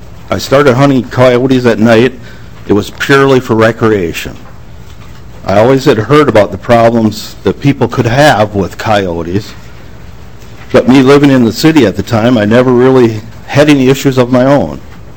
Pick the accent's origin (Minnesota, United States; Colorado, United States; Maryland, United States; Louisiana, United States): Minnesota, United States; Rochester; I'm from Rochester, Minnesota.